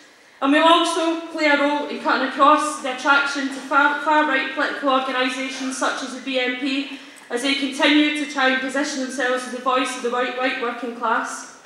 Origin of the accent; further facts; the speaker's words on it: Glasgow, Scotland, United Kingdom; I know because I come from Glasgow